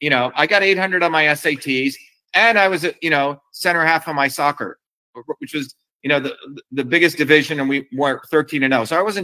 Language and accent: English; Paterson, New Jersey, United States; also born or lived in Clifton; when I grew up in New Jersey, when I first moved there, you know, Patterson and Clifton